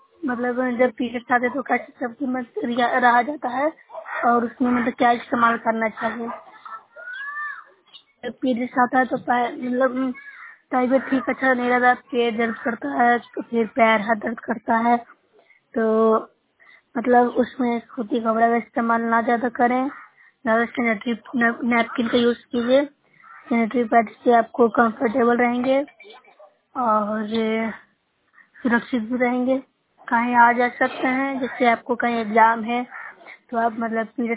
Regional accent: Bihar, India; मैं नूसा ब्लॉक से हूँ, जिला नालंदा के निवासी हूँ।

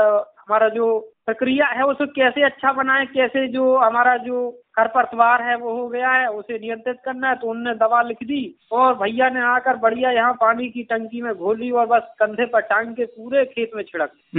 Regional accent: Bangua, Uttar Pradesh, India; और मैं ग्राम बनगुआ का, जिला झांसी का ही रहने वाला हूँ।

